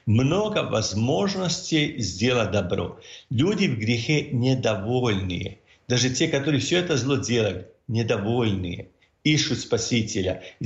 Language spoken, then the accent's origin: Russian; Croatia; мы из Хорватии